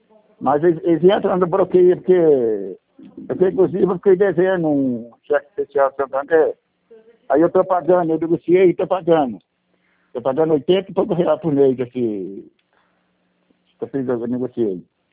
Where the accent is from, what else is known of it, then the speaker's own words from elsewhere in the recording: Rio Claro, São Paulo, Brazil; eu sou de Rio Claro.